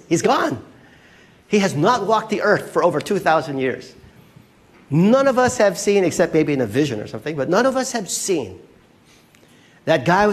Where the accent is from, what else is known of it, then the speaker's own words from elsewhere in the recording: Philippines; Why? Because I'm Filipino.